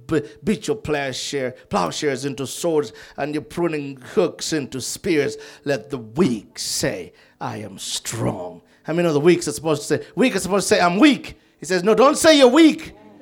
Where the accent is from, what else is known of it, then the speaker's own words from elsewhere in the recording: Uganda; I'm from Uganda, Lord. We don't do much. Life expectancy was about 37 and a half.